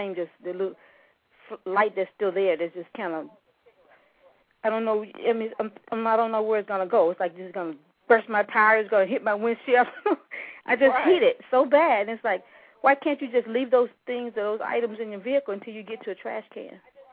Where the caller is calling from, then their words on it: Ellenwood, Georgia, United States; I'm calling from Ellenwood, Georgia.